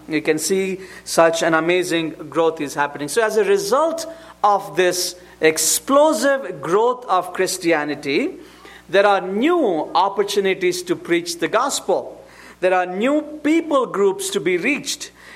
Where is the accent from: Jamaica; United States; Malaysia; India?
India; southern India; As you know, I come from India, southern part of India, and I grew up as a very in a village, in a poor background.